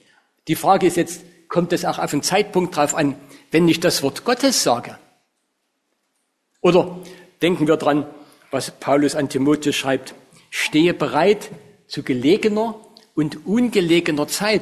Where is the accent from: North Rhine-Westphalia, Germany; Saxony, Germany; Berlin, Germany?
Saxony, Germany; Und da, wo ich herkomme, da ist im Zwickauer Raum, ist ein Erzgebirge